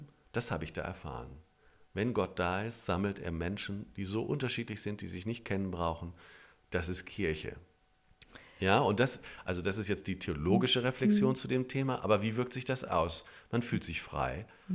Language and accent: German; Göttingen, Lower Saxony, Germany; gibt es das in Göttingen auch, meine Heimatstadt, gibt es das in Göttingen auch?